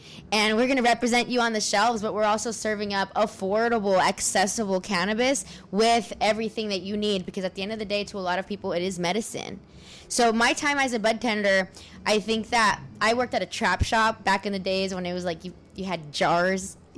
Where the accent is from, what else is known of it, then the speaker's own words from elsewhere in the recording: Whittier, California, United States; Oh, man. Yeah. I feel like Whittier is, you know, very, very Latino area for sure.